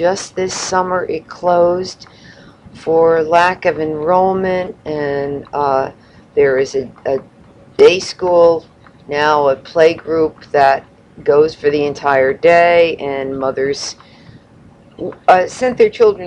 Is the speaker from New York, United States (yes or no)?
no; New Haven, Connecticut, United States; born there; I was born in New Haven, Connecticut.